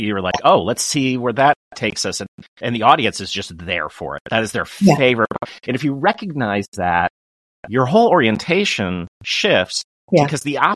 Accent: Kenilworth, Illinois, United States; I was Kenilworth, right by the train station.

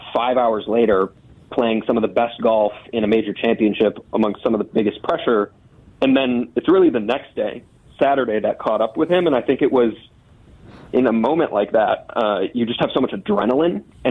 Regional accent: Eagan, Minnesota, United States; Egan. I'm back in Egan right now.

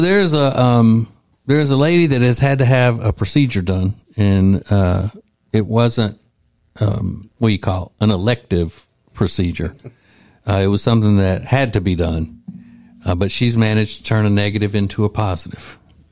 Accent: Winfield, Louisiana, United States; there was this old man in my hometown of Winfield, Louisiana.

